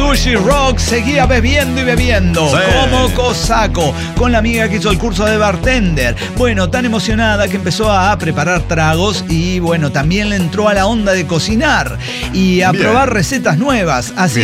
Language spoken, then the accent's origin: Spanish; Santa Fe, Argentina; Y yo soy muy santafesina, vio